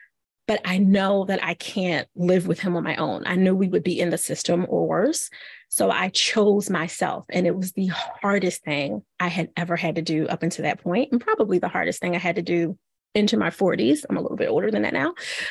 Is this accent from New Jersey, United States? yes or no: no; Philadelphia, Pennsylvania, United States; I'm from Philly, right?